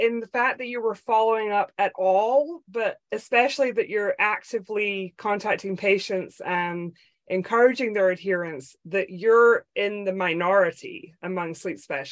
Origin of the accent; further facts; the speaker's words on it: Scotland, United Kingdom; but I'm originally from Scotland, so my geography is just rubbish.